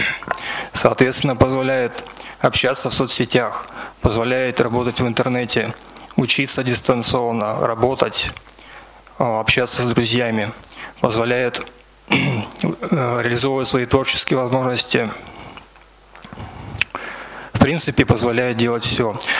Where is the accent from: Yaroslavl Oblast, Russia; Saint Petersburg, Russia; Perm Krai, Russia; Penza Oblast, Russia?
Yaroslavl Oblast, Russia; Yaroslavl; я из Ярославля.